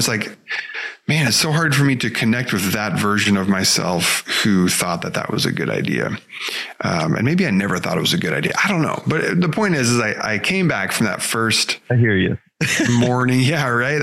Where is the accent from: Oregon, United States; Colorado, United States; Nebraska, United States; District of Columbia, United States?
Oregon, United States; Albany; So I grew up in Oregon, a small town called Albany, Oregon, about 40,000 people or so. And I was the middle child of three boys.